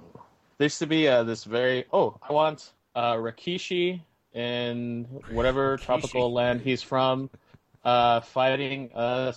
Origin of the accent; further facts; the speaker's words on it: California, United States; As a Californian, you know, usually we worry about earthquakes.